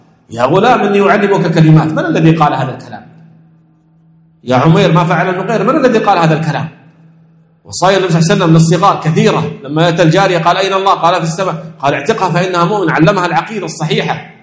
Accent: Kuwait; أحد الإخوة الأبطال عندنا في الكويت

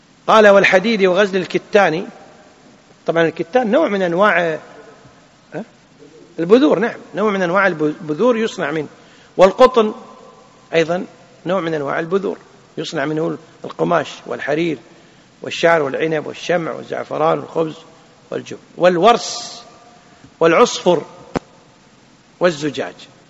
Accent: Kuwait; وإلى اليوم عندنا في الكويت يكتبون على

